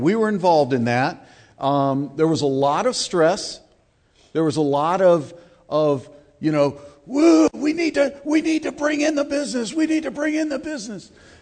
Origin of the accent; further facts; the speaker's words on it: Lynchburg, Virginia, United States; I grew up in Lynchburg, Virginia.